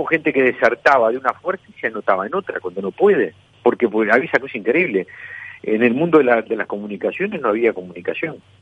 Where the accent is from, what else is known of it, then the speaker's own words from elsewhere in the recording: Uruguay; Somos uruguayos que partimos de una misma sociedad.